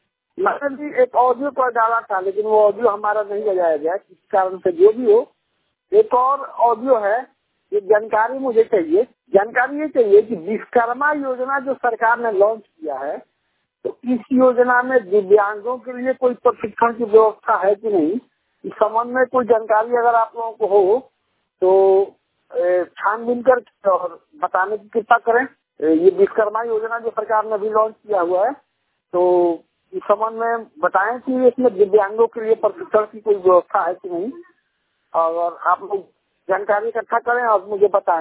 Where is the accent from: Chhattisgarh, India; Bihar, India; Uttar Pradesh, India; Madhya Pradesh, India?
Bihar, India; Siwan; जिला सिवान बिहार का मूल निवासी हूँ